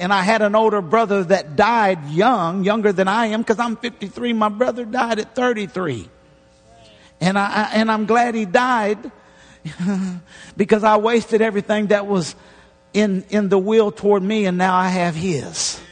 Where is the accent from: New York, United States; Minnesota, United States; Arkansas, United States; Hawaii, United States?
Arkansas, United States; A lot of people think that we came from, near poverty, because, you know, I came from Arkansas.